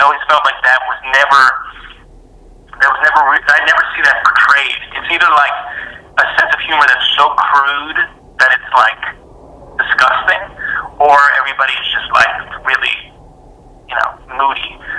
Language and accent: English; New Jersey, United States; she just has this vibe that felt like the women that I grew up with in New Jersey.